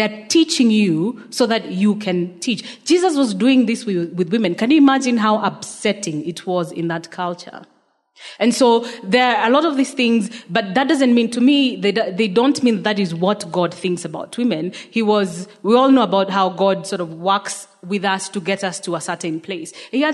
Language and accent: English; Kenya; yeah, I come from Kenya.